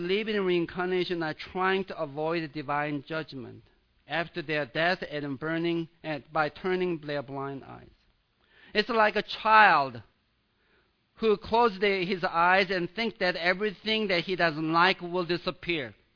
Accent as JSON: {"language": "English", "country": "Sweden", "said": "There is a great word from my home country, Sweden."}